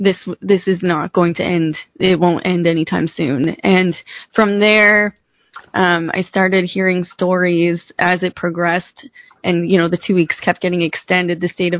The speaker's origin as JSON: {"language": "English", "town": "Grand Manan Island", "region": "New Brunswick", "country": "Canada", "said": "I'm from Graminan Island, New Brunswick, and we actually, it's like population, I don't know, 2,400 people."}